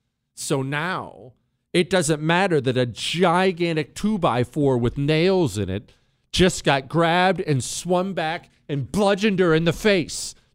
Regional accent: Ohio, United States; I grew up in Ohio.

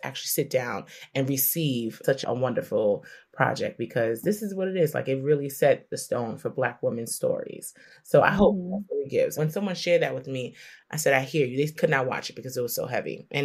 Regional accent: New York City, New York, United States; And I'm a New Yorker.

